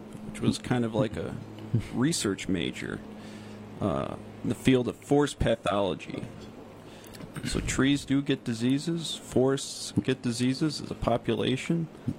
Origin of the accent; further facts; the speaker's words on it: New York, United States; From central New York, so up north.